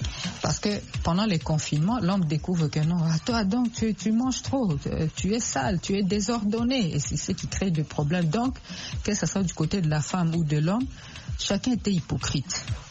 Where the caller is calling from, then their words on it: DR Congo; Bon, ici chez nous, en Afrique, particulièrement en RDC, j'ai pas beaucoup appris ça.